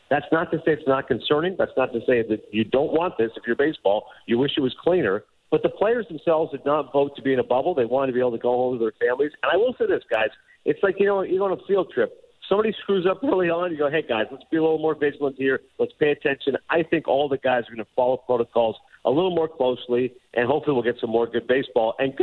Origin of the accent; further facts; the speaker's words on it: Canada; Hang on, I'm Canadian. What do I need to learn about U.S. history for?